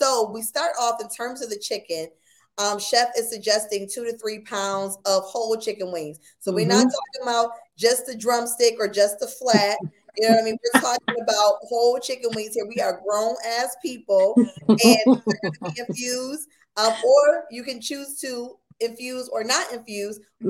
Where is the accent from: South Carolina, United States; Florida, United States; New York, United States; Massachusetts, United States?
New York, United States; Buffalo; I'm not just saying it because I'm from Buffalo